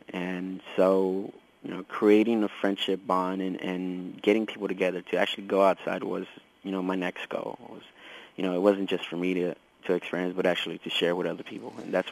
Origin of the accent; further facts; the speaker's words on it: Los Angeles, California, United States; Well, growing up in L.A. was always a weird, it's a weird clash of just cultures and actualities of life, of living in the city